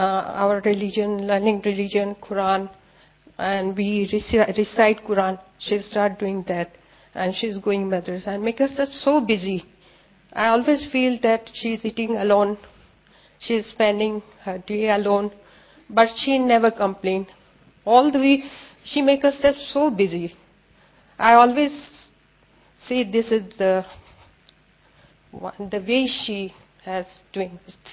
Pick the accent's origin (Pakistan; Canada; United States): Pakistan; English is a second language; I am from Pakistan.